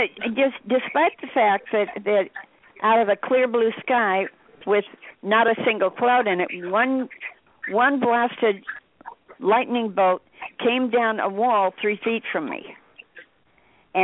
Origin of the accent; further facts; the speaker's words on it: Bible Belt, United States; born there; I was born in the Bible Belt, in the Depression, okay? Think about where I've come from, okay?